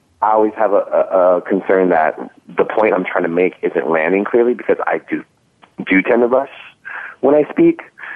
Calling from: New York, United States; Hi, I'm calling from right here in New York.

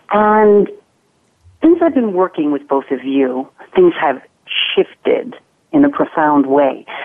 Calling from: Manhattan, New York, United States; I'm calling in from Upper Manhattan in Washington Heights.

